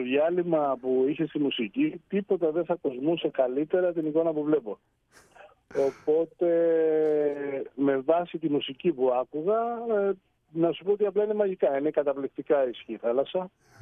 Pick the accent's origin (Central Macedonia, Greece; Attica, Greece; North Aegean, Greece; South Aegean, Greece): Attica, Greece; Athens; also born or lived in Crete; Μεγάλωσα στην Αθήνα βασικά όμως.